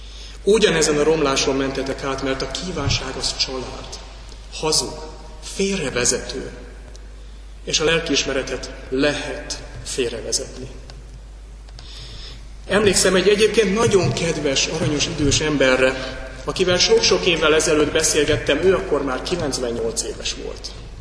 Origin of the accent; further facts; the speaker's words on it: Pest, Hungary; A szomszéd nem is lakott ott, Budapestről járt ki, csak a hétvégéket töltötte nálunk ott a főváros környékén.